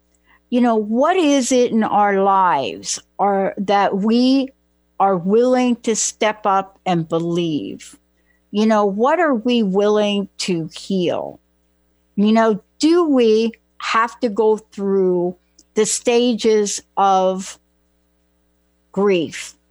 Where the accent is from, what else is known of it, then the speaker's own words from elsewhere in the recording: United States; Better yet, some of the potholes, because I'm from New York and New Jersey, and we know a lot about potholes.